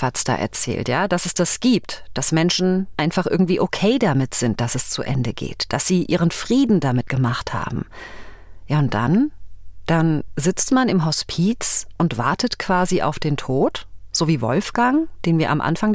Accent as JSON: {"language": "German", "region": "North Rhine-Westphalia", "country": "Germany", "tie": "born or raised there", "lives_now": "Leipzig, Germany", "said": "in meinem Heimatdorf in Nordrhein-Westfalen"}